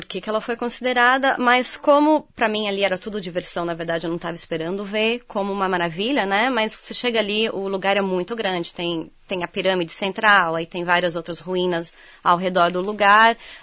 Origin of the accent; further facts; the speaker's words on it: São Bernardo do Campo, São Paulo, Brazil; now in Canada; Eu sou de São Paulo, São Bernardo.